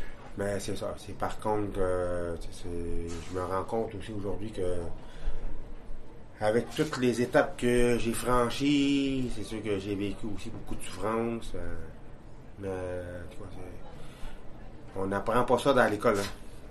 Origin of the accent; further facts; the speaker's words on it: Kitcisakik, Quebec, Canada; je viens de Kitchizagik.